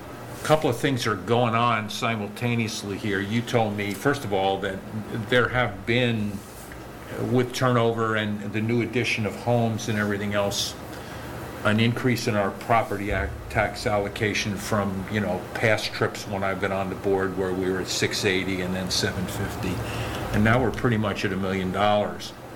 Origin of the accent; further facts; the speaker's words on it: New York City, New York, United States; moved away; I come from New York City, and my version of whether I am secure in my environment is probably different than some of the people that live here.